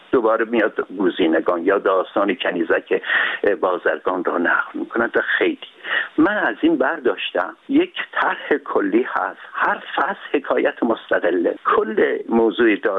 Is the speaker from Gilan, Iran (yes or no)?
no; Urmia, West Azerbaijan, Iran; من در شهر خودم، یعنی ارومیه را که به عنوان سمبل شهرهای ایران قرار دادم